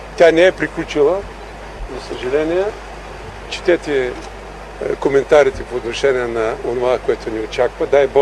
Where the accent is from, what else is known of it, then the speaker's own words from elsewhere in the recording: Plovdiv, Plovdiv Province, Bulgaria; В контакт съм и с щаба в Пловдив, моя роден град.